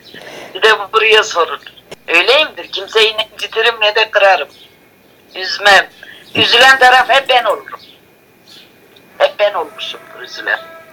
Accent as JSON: {"language": "Turkish", "town": "Gölbaşı", "region": "Adıyaman", "country": "Turkey", "tie": "born there", "said": "Evet, ben Adıyaman Gölbaşı köyünde doğmuşum. Doğum tarihim net değil."}